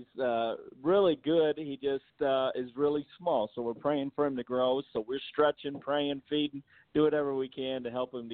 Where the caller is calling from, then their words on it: Rancho Cucamonga, California, United States; No, I'm calling in from California. So I have a church in California called Destinland Christian Center, and we're in Rancho Cucamonga, about 35 miles from